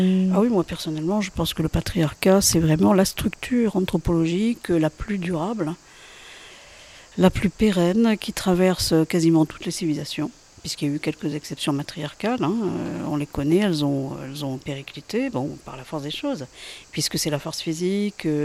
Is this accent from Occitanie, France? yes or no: yes; Toulouse, Occitanie, France; Moi qui suis effectivement occitaniste, je suis de Toulouse